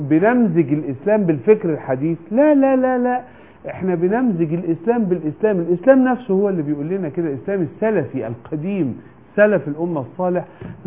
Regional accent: Egypt; بس انا بتكلم عشان انا مصري

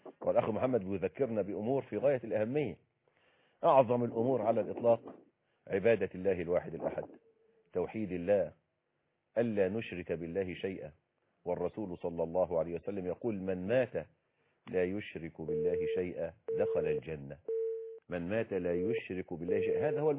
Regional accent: Egypt

